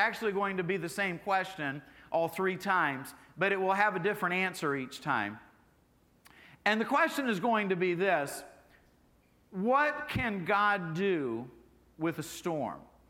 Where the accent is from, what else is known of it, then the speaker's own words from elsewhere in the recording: Michigan, United States; also born or lived in Indiana; now in Florida, United States; I grew up in Michigan and up in the Midwest, and lived in Indiana for many years.